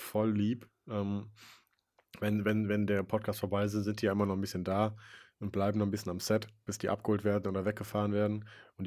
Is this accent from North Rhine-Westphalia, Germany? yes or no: yes; Wipperfürth, North Rhine-Westphalia, Germany; born there; In Wipperfürth, ja. Das ist in Nordrhein-Westfalen, im Bergischen Land, so 40 Kilometer von Köln weg.